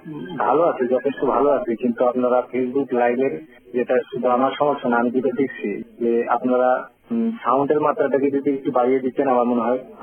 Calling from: Tufanganj, West Bengal, India; আমি পশ্চিমবঙ্গের কুচবিহার জেলার তুহানগঞ্জ সাব ডিভিশনের ছোট একটি গ্রাম, আমি সেখানকার বাসিন্দা।

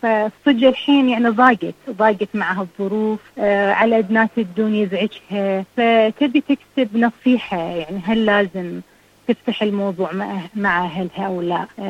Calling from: Kuwait; من الكويت

